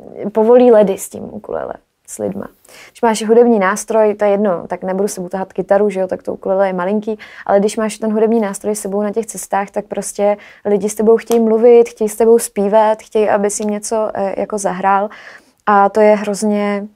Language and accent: Czech; Prague, Czechia; a říkám, že jsem muzikantka a z Prahy a tohle.